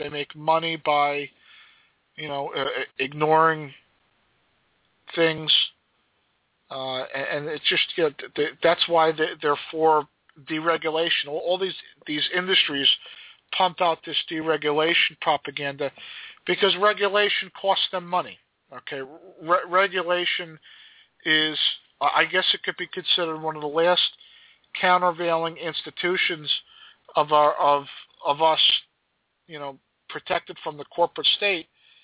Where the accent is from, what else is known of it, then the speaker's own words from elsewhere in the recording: New Jersey, United States; if you take the train, I'm from New Jersey, if you take the train into New York City